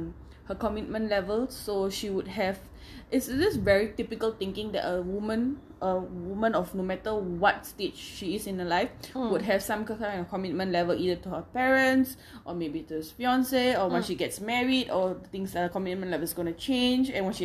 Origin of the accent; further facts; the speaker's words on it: Singapore; But in Singapore, to be very honest, as a Singaporean, this is the first job interview that I went for